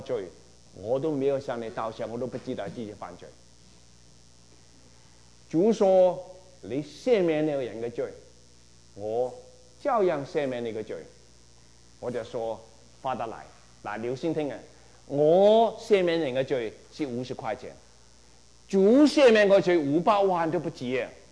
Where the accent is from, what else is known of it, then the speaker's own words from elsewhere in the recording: Guangdong, China; 你讲国语慢慢讲，我是广东人，我听不懂。